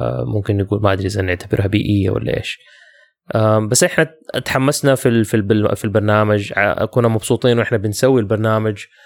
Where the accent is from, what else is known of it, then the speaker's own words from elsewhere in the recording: Jeddah, Makkah Province, Saudi Arabia; عشان احنا من جدة